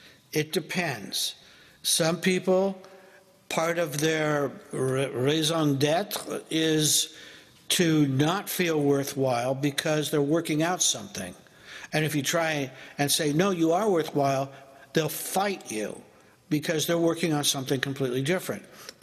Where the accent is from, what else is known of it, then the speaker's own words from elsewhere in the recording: California, United States; As I understand, I am from California. Both LA and San Francisco, Oakland and Berkeley